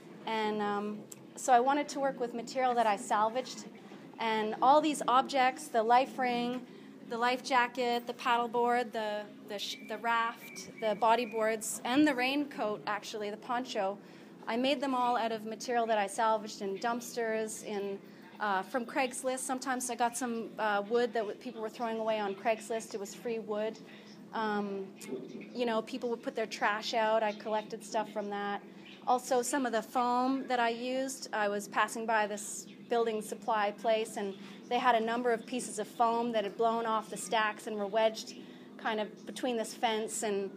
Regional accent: Cape Breton, Nova Scotia, Canada; Susan mentioned I'm from Canada. I grew up on the east coast of Canada.

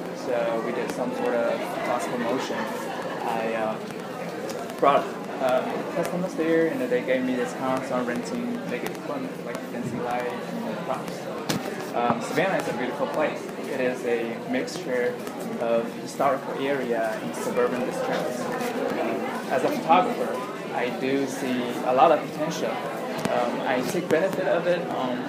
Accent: Shanghai, China; English is a second language; now in United States; I came originally from Shanghai, China. I received my bachelor degree from Shanghai Institute of Visual Art at 2012.

